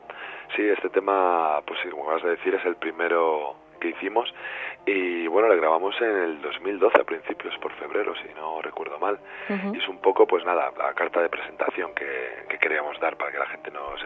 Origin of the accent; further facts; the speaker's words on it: Cantabria, Spain; pues mi tierra, pues Cantabria